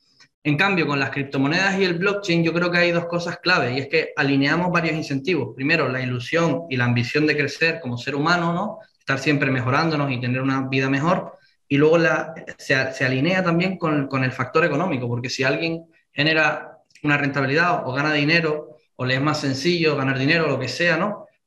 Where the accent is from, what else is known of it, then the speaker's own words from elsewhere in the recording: Las Palmas, Canary Islands, Spain; moved away; also born or lived in Barcelona; Soy de Las Palmas, de Gran Canaria, de esa comunidad de 8 islas.